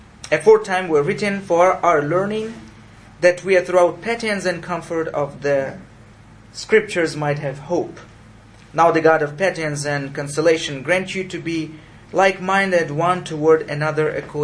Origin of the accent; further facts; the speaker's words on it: Ukraine; I'm from Ukraine.